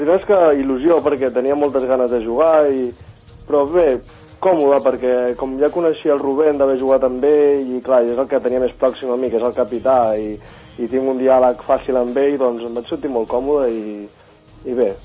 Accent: Palau-solità i Plegamans, Catalonia, Spain; doncs tinc 25 anys, sóc de Palau Solità Plegamans

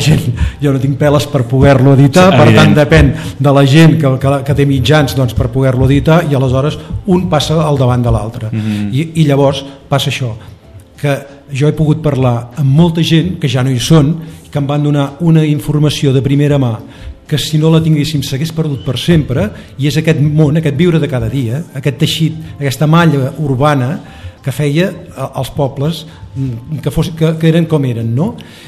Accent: Granollers, Catalonia, Spain; Jo sóc fill de Granollers

